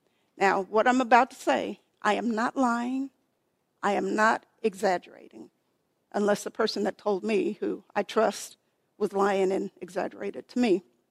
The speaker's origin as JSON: {"language": "English", "region": "Texas", "country": "United States", "said": "Or I'm from Texas, so I only eat Mrs. Baird's."}